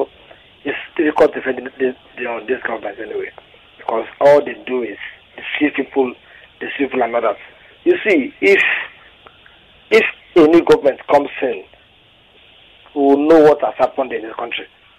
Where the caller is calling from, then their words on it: Ikorodu, Lagos, Nigeria; I'm calling from Ikorodu.